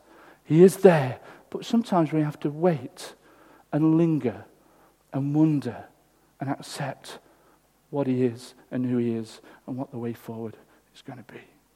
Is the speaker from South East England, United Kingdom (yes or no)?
no; Derby, East Midlands, United Kingdom; It was a full-on day growing up in Derby.